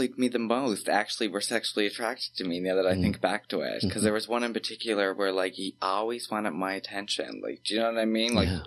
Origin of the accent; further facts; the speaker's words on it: Cape Breton Island, Nova Scotia, Canada; moved away; So I moved away from Cape Breton Island for a little bit, and I went home, and it was Christmas Eve, actually.